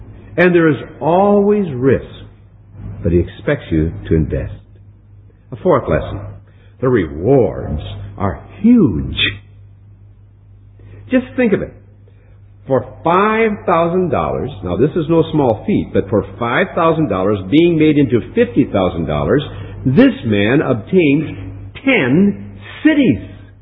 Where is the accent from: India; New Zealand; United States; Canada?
United States; Hinckley, Minnesota; When I was just a boy growing up in Hinckley, Minnesota, I heard the gospel preached from our church.